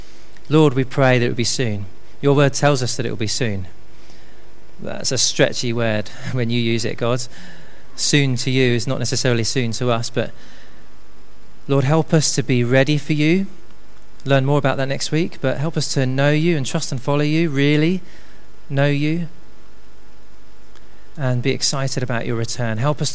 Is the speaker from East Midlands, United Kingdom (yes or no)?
no; Bournemouth, South West England, United Kingdom; I grew up in Bournemouth, so I'm kind of going back home, I guess, when we moved there.